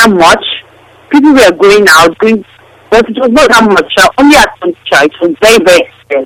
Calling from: Nigeria

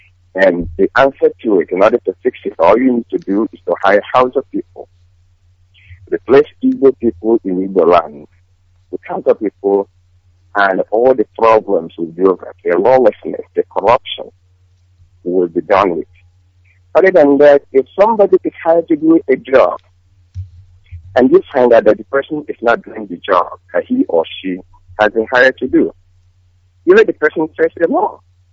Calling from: California, United States; I'm calling from California, United States.

